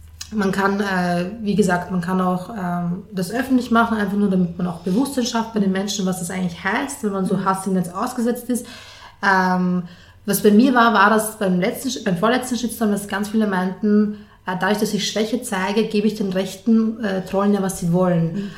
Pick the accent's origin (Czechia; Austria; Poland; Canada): Austria; Lower Austria; now in Vienna, Austria; Wien war der erste Ort, den ich zu Hause nennen konnte. Ich bin in Niederösterreich aufgewachsen und ich hatte eine tolle Kindheit.